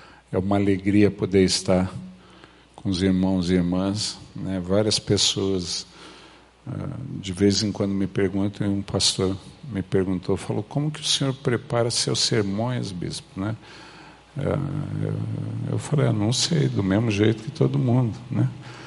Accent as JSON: {"language": "Portuguese", "town": "Curitiba", "region": "Paraná", "country": "Brazil", "tie": "born or raised there", "said": "eu sou natural de Curitiba, nasci e me criei aqui, saí para o ministério, era da Igreja Metodista Central"}